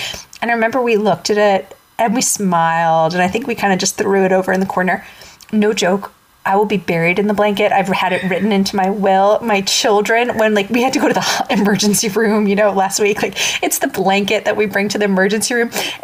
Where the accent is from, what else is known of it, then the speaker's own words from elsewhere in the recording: Long Island, New York, United States; But growing up in Long Island, if you got an invitation to a wedding, you basically were a very select person.